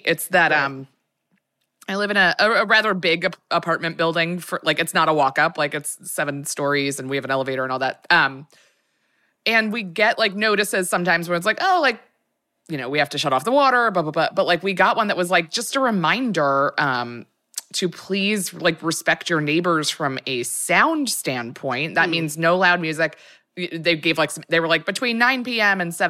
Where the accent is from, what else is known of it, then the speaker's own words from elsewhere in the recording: United States; I think part of it is being American.